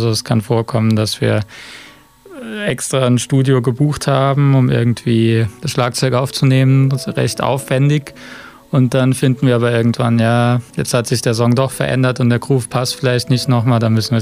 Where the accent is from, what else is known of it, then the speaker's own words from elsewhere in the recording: Lucerne, Switzerland; Wir kommen aus Luzern in der Schweiz.